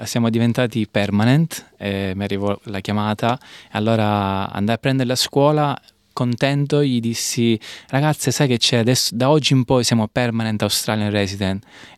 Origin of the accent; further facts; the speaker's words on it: Catania, Sicily, Italy; moved away as an adult; sono partito da Catania quando avevo 20 anni e oggi, a distanza di 11 anni, mi trovo